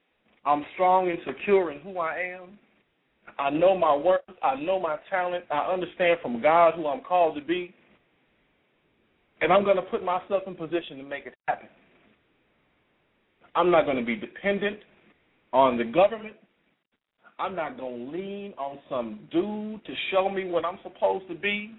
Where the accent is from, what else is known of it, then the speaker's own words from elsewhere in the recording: Kansas City, Missouri, United States; the city of Joplin, Missouri, which is very close to my hometown of Kansas City, Missouri, was damaged beyond belief.